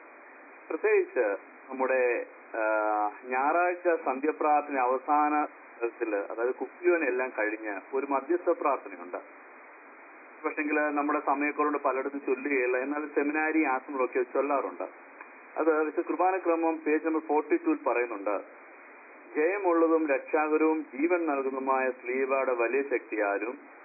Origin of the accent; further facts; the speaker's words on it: Mylapra, Kerala, India; എന്റെ സ്വദേശം മൈലപ്രായാണ്.